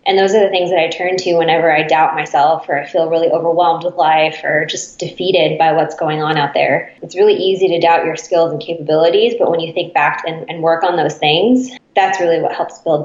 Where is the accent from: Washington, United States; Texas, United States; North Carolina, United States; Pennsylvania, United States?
Washington, United States; Seattle; I was born and raised here in Seattle, and I'm very grateful to still be living in the city.